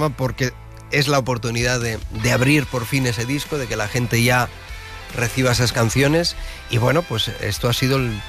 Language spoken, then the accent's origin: Spanish; Sabadell, Catalonia, Spain; me voy para mi tierra, para mi ciudad, Sabadell